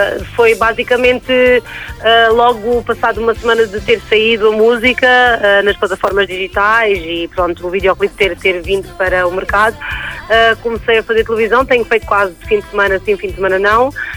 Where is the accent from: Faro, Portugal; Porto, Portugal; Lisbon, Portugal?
Faro, Portugal; Carvoeiro; Eu sou da Praia do Carvoeiro, do Conselho de Lagoa.